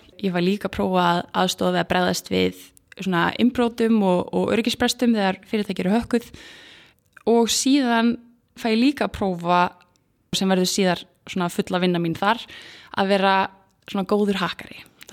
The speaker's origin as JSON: {"language": "Icelandic", "town": "Akranes", "region": "Western Region", "country": "Iceland", "tie": "born or raised there", "moved": "as an adult", "said": "ég fætt og uppalinn á Akranesi, var þar alla mína grunn- og framhaldsskólagöngu, var í FFA upp á Skaga"}